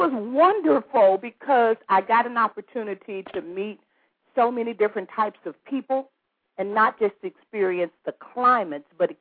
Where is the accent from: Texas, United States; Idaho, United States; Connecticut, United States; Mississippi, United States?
Mississippi, United States; Chula; also born or lived in Chicago / San Francisco; I am a native of Chula, Mississippi. That's spelled T, silent T, C-H-U-L-A. I grew up in Chicago, on the west side of Chicago